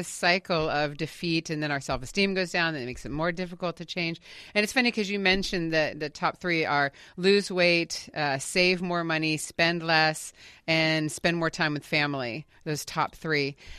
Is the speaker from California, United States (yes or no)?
yes; California, United States; And so we're both from the Bay Area, so we drove up to our old stomping grounds yesterday morning